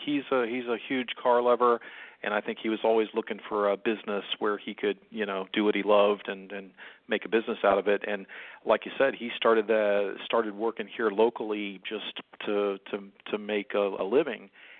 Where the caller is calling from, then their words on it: Myrtle Beach, South Carolina, United States; We're calling from the home office here in Myrtle Beach, South Carolina.